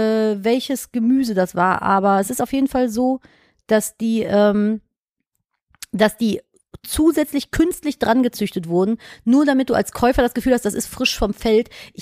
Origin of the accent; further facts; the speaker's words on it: London, England, United Kingdom; Zufällig, und ich komme auch aus London.